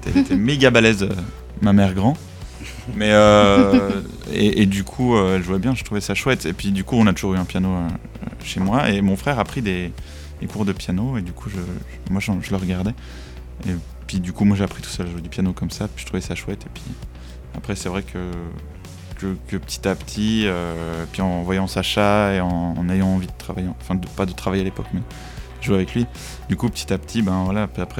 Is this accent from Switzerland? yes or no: yes; Vevey, Vaud, Switzerland; Et puis moi j'ai habité à Vevey, depuis que je suis à l'école